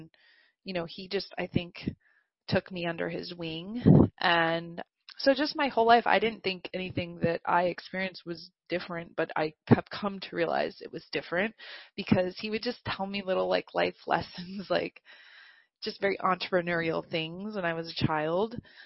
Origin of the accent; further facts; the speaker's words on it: Poughkeepsie, New York, United States; So my dad was born in the Bronx, but I grew up in Poughkeepsie, which is upstate on the river.